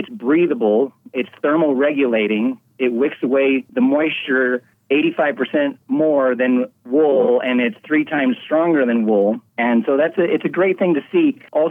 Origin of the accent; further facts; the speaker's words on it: Craig, Colorado, United States; I was born and raised in Craig, Colorado, and so I've lived here in Moffitt County all my life, and that's where I grew up.